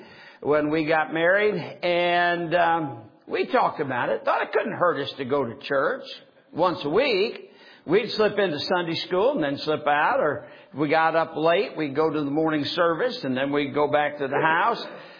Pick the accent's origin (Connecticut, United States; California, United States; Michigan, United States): Michigan, United States; But I was brought up in Michigan. I was born in Michigan, as a matter of fact, just 7 days after Brother Green, as he mentioned.